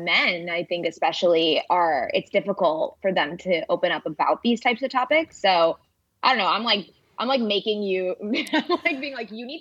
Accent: San Diego, California, United States; now in Los Angeles, United States; I mean, I live in Los Angeles. I grew up in San Diego.

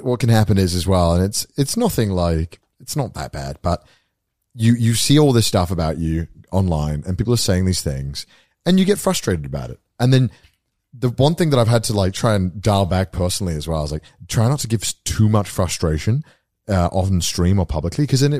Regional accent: United Kingdom; I mean, we're British though, so it doesn't count.

